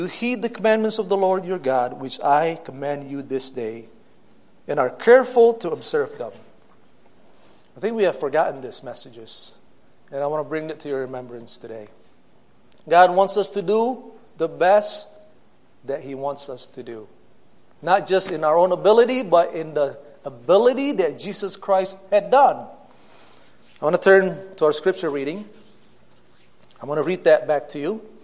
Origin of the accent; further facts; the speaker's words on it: Cortland, New York, United States; My wife's name is Leanne, Corey, and Caleb. I grew up in Cortland, New York. That's where I met my wife.